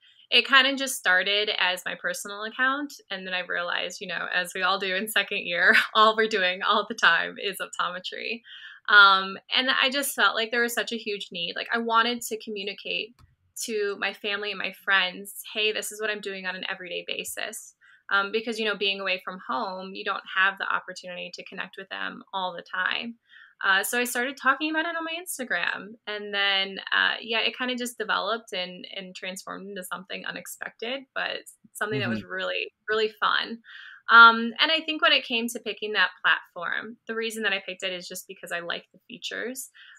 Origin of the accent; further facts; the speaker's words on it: Ohio, United States; yeah, so when it came to optometry, I went to Ohio State. I'm from Ohio.